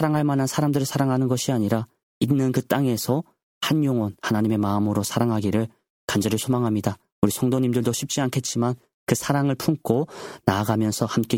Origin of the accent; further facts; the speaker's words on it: North Korea; 어쩌면 내 고향 저 북조선 땅을 생각할 때